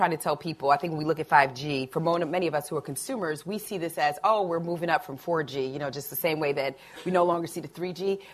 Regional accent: New York, United States; I'm from New York. My hands just go all over the place.

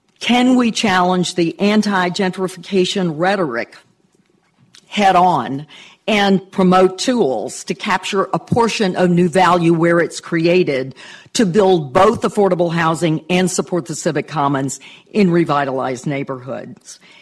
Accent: Memphis, Tennessee, United States; working on the riverfront in my hometown of Memphis, a city that is majority African American

